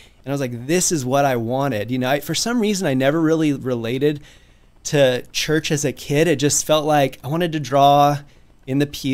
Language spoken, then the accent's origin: English; Coalinga, California, United States; No, I'm from Coalinga, California, which is a couple hours east of here, small town. When I was growing up, it's like 12,000 people.